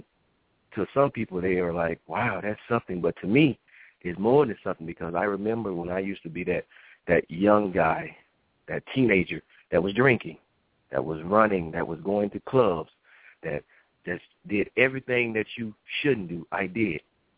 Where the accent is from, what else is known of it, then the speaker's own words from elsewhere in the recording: Georgia, United States; Originally, I'm from Georgia. And as most people, you know, we, you know, grow up in a loving home